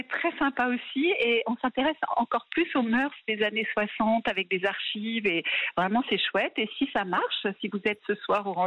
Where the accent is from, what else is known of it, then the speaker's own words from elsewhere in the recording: Côte d’Ivoire; now in France; j'avais passé mon enfance d'abord en Côte d'Ivoire, puis en arrivant à Paris, l'adaptation était un peu difficile.